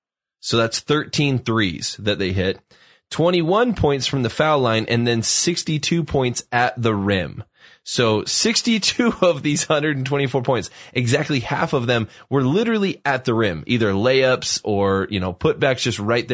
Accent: Utah, United States; She actually grew up just really like down, like the next town over from a tiny little town that I grew up in Utah.

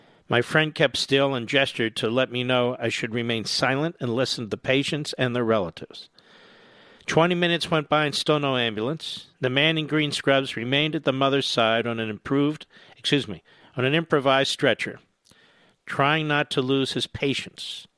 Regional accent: Argentina; accent: Argentinian; since my Argentinian accent would give me away the moment I said hello.

